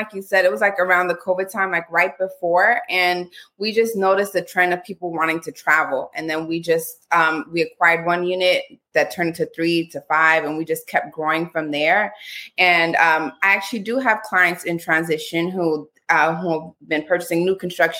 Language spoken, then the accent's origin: English; Miami, Florida, United States; now in Tampa, United States; South Florida, originally born and raised in Miami.